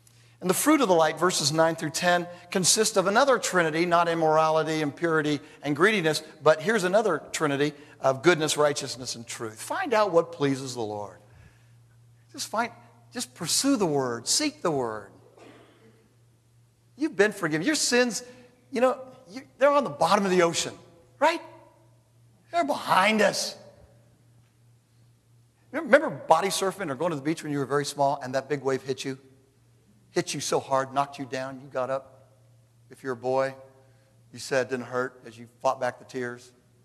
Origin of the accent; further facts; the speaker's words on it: California, United States; You know, I'm from California. We've killed everything.